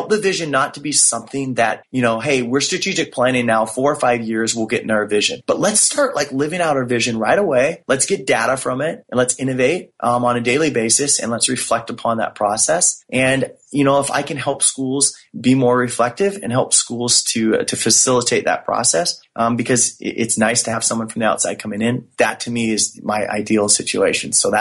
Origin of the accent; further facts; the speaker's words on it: San Diego, California, United States; I'm coming back to San Diego, which is my hometown